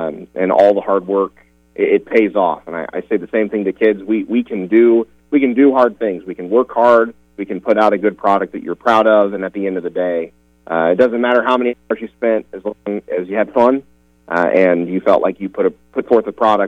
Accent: Indiana, United States; I think about some of the staples of the theatrical community as I grew up in Clinton County. You know, I started with Clinton County Youth Theater and was a part of that library program

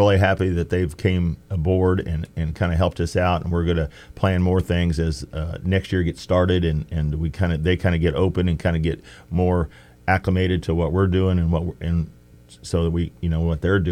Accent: Buck Creek, United States; Like I said, I grew up around Buck Creek. You know, so I wasn't so far away

